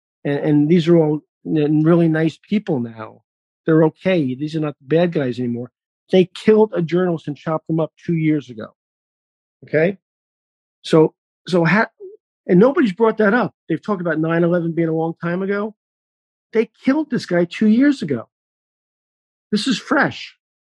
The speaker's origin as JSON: {"language": "English", "region": "New York", "country": "United States", "said": "I had seven friends in the Twin Towers, okay, and I'm a New Yorker"}